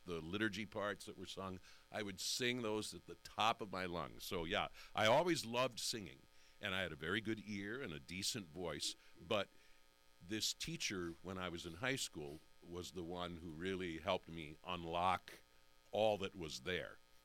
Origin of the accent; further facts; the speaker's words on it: Decorah, Iowa, United States; my best friend from growing up in Decorah, who was also there, my roommate, Marshall Anderson, he was an opera nut from very early on